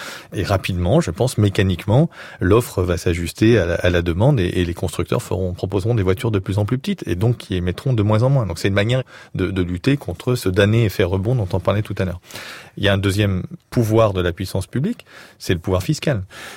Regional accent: France; la France parce que je suis français

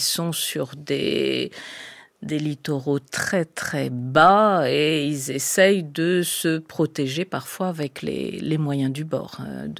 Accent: Brittany, France; born there; also born or lived in Canada; je suis née en Bretagne, au bord de la mer. Donc, dès ma plus tendre enfance, en fait, j'ai baigné dans l'Atlantique.

